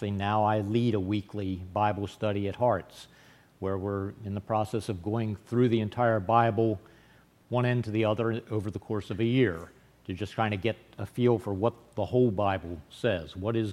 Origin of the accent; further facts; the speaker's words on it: Harford County, Maryland, United States; I was raised in Harford County, so not far away, in a Methodist church, not horribly unlike this one, actually probably a little smaller than this sanctuary.